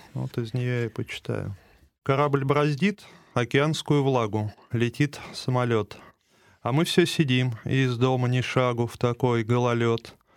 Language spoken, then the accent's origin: Russian; Samara, Samara Oblast, Russia; also born or lived in Moscow / Czech Republic; now in Saint Petersburg, Russia; Я родился в Куйбышевской области, рос в городе Куйбышеве, сейчас это город Самара. В дальнейшем я оттуда уехал, учился в Москве в Литинституте, жил в Чехии, вернулся уже в город Самару. И оттуда в 2018 году решил съездить пожить в Санкт-Петербург.